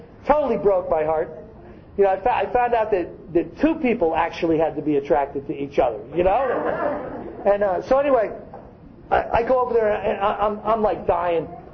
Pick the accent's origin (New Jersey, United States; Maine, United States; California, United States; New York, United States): New Jersey, United States; Like, hurry up! We're from Jersey!